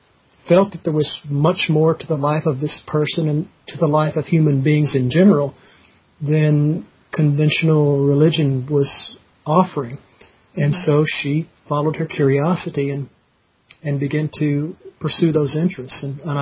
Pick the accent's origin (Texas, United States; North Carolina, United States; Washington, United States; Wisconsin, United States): Texas, United States; anything and everything that you don't normally hear about as a kid growing up in Texas when I was a kid.